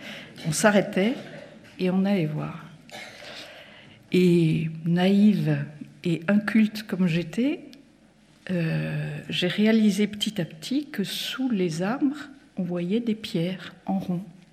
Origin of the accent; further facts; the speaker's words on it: Lyon, Auvergne-Rhône-Alpes, France; Enfin, je suis désolée, je suis lyonnaise